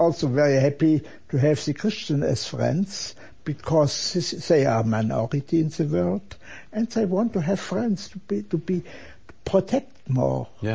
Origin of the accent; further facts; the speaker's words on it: Germany; English is a second language; It was really a tough job in the beginning because I come from Germany.